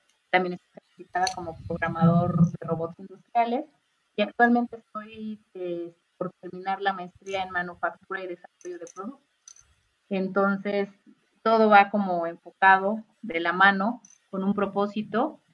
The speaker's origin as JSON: {"language": "Spanish", "country": "Mexico", "said": "como mexicanos, podemos hacer que nuestra industria crezca."}